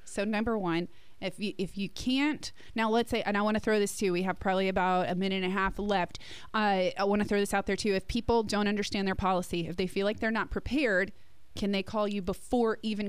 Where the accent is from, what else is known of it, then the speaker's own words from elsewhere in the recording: New Jersey, United States; We're from New Jersey.